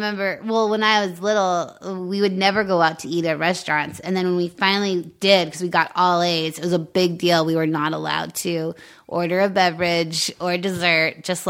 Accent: Longmont, Colorado, United States; By Boulder, Longmont.

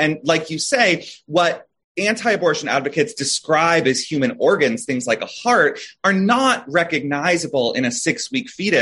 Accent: Florida, United States; the billboards I always saw growing up in Florida

